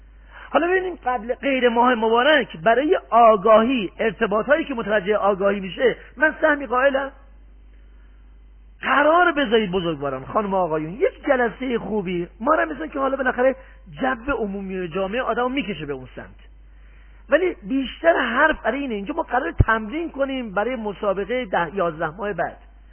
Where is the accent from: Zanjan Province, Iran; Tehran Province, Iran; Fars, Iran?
Tehran Province, Iran; Tehran; now in Mashhad, Iran; من از تهران که اومدم مشهد